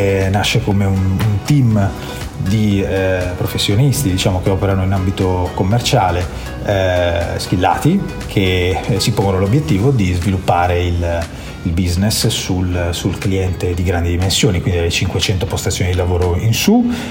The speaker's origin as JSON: {"language": "Italian", "town": "Genoa", "region": "Liguria", "country": "Italy", "said": "io vengo da Genova, no? Ho fatto 33 anni a Genova."}